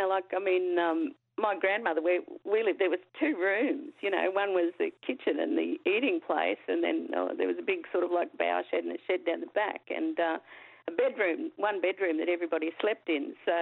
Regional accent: Mitchell, Queensland, Australia; also born or lived in Roma; now in Ipswich, Australia; Oh, my country is Goongari country. I was born in Roma but grew up on the Mitchell Yumba until I was about 12. So, that's my country.

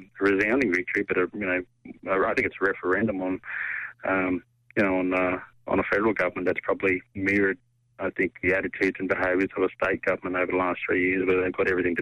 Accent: Mareeba, Queensland, Australia; also born or lived in Innisfail; around Normanton, up in the Gulf of Carpentaria. Far North Queensland. Born in Ennisfail, a bit of growing up in Far North Queensland, particularly around Mareeba.

